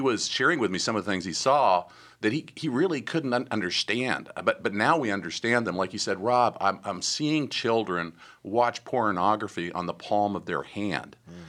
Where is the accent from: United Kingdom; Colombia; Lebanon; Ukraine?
Lebanon; Beirut, Beirut Governorate; also born or lived in France; now in United States; I grew up on the mission field. I grew up in Beirut, Lebanon. And then after the war, we were evacuated. We moved to France. So I didn't live in the United States until I was about 16, 17.